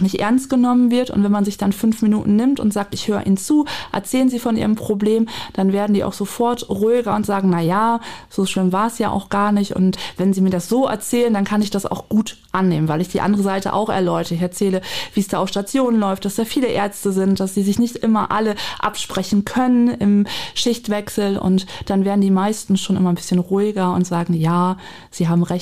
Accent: Markhausen, Lower Saxony, Germany; born there; now in Ramsloh, Germany; Einmal Markhausen, einmal vorm Kanal und einmal hinterm Kanal Ramsloh.

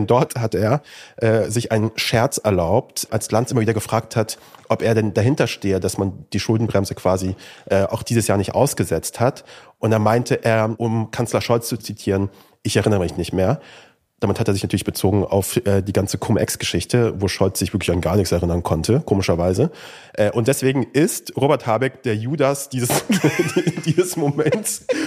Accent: Kassel, Hesse, Germany; Ich bin in Kassel aufgewachsen.

